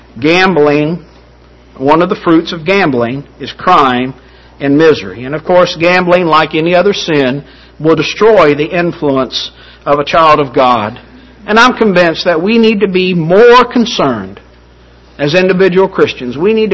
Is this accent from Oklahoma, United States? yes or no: yes; Oklahoma, United States; I'm originally from Oklahoma. Most of my family lives in Oklahoma.